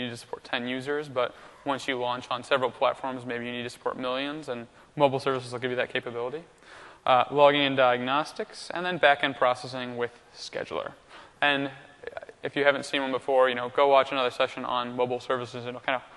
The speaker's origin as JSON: {"language": "English", "region": "Michigan", "country": "United States", "tie": "born or raised there", "said": "I grew up in Michigan. I currently live in Washington"}